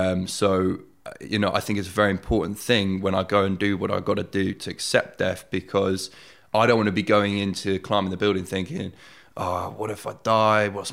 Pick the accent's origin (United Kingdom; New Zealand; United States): United Kingdom; Oxford, South East England; So born and bred in Oxford, and as a kid, always curious about fear.